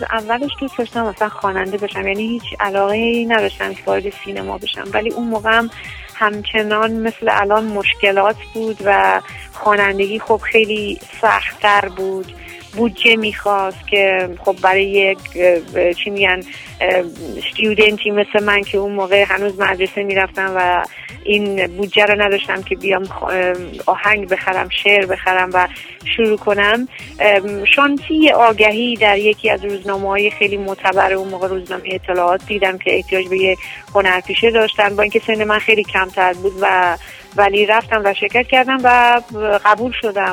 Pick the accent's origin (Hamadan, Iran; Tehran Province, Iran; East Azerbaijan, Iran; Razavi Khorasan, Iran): Tehran Province, Iran; Tehran; من در تهران به دنیا آمدم و در یک خانواده تقریبا بگم پر جمعیت بزرگ شدم. ما 7 تا خواهر برادریم، 5 تا خواهریم، 2 تا برادر.